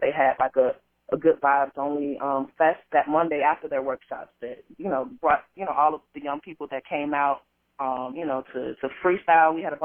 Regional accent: Urbana-Champaign, Illinois, United States; histories of growing up in Urbana-Champaign

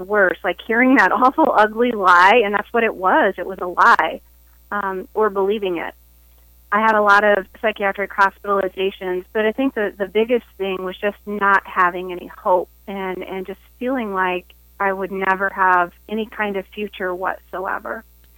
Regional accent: St. Louis, Missouri, United States; Well, I'm from the St. Louis area, and I am a mental health trainer and a speaker.

